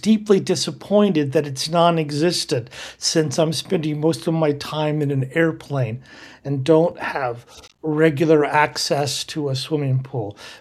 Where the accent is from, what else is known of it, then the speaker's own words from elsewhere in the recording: Kansas, United States; But growing up in Kansas, two of my favorite hobbies were reading Roman histories, preferably in Latin, and riding horses.